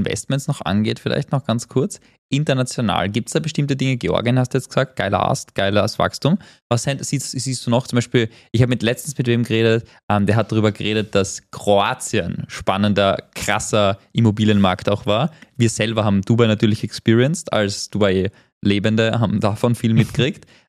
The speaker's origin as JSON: {"language": "German", "country": "Austria", "tie": "born or raised there", "said": "ich als Österreicher, ich bin ja so aufgewachsen"}